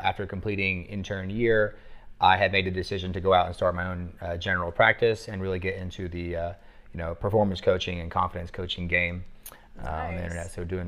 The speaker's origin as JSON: {"language": "English", "town": "Blanchard", "region": "Oklahoma", "country": "United States", "tie": "born or raised there", "said": "I grew up in Blanchard, Oklahoma. And then I ended up going to University of Central, or OCCC in Oklahoma City for community college first."}